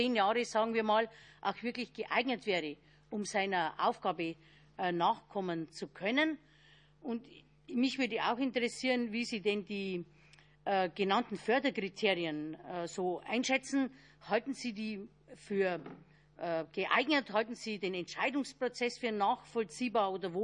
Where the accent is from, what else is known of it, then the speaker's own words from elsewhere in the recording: Bavaria, Germany; Ich komme aber auch aus Bayern, wo es entsprechend funktioniert.